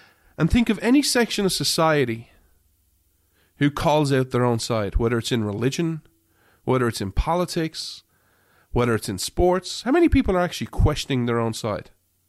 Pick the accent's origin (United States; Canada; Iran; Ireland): Ireland; I grew up in Ireland. I grew up in Ireland where it's mostly Catholic.